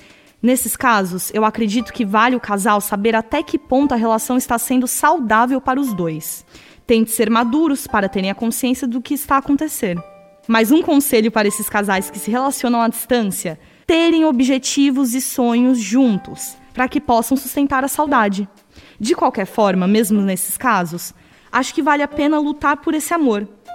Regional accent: Brazil; Eu sou brasileira e namorei alguns anos com um português. E durante o nosso relacionamento, ouvi comentários desagradáveis de alguns familiares sobre o meu sotaque.

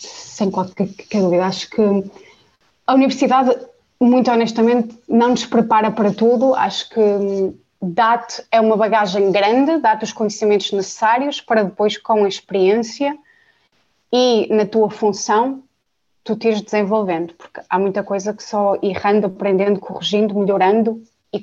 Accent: Braga, Portugal; moved away as an adult; also born or lived in Lisbon; Eu saí de Braga e vivi 6 anos em Lisboa, trabalhei em empresas internacionais.

